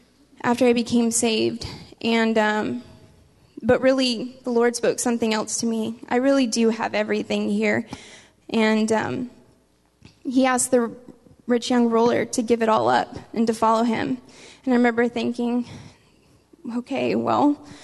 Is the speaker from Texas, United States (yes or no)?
yes; Texas, United States; growing up in South Texas, we know